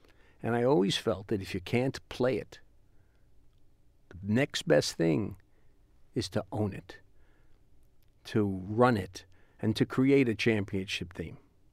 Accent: North Bergen, New Jersey, United States; We grew up in North Bergen, New Jersey.

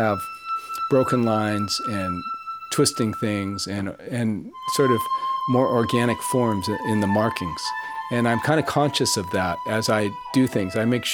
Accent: Mill Valley, California, United States; things I liked around where I grew up in Mill Valley, like Mount Tamalpais and the coast over by Stinson Beach and the San Francisco skyline and Golden Gate Bridge.

